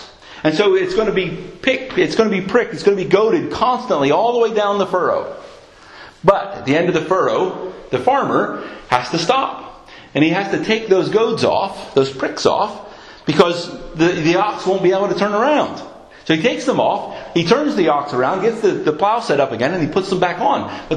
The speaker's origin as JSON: {"language": "English", "town": "Philadelphia", "region": "Pennsylvania", "country": "United States", "tie": "born or raised there", "said": "Because I grew up in Philadelphia. I grew up in a city. I was a city boy."}